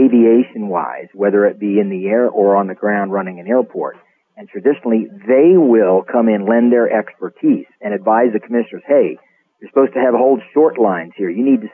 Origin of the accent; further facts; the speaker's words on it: Melbourne, Florida, United States; come back to Florida, where I was raised here in Florida, in Melbourne.